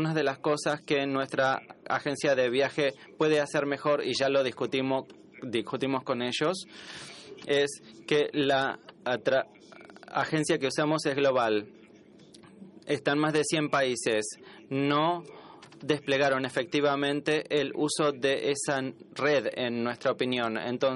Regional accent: Trinidad & Tobago; Yo soy de Trinidad y Tobago

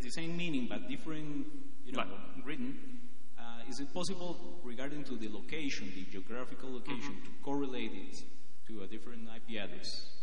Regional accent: Costa Rica; English is a second language; I am from Costa Rica.

